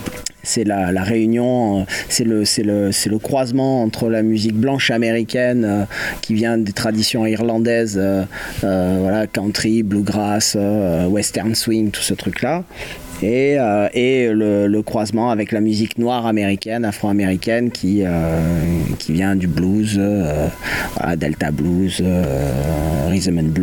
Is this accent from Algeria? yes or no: no; Toulouse, Occitanie, France; je suis originaire de Toulouse